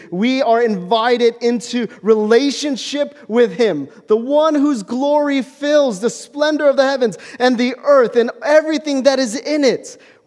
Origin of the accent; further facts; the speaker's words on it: Denver, Colorado, United States; This is my hometown of Denver, Colorado. Home city of Denver, Colorado.